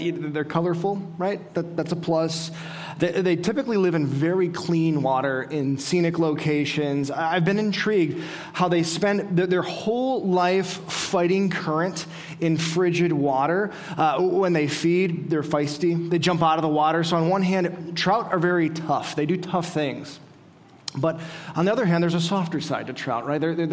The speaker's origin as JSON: {"language": "English", "region": "Midwest", "country": "United States", "tie": "born or raised there", "said": "And since I grew up fishing here in the Midwest, I thought, I will do fine."}